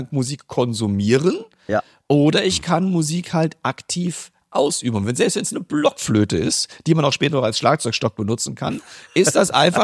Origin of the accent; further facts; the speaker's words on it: Rhineland-Palatinate, Germany; ich bin wie gesagt in Rheinland-Pfalz ja auch groß geworden, habe da Abi gemacht.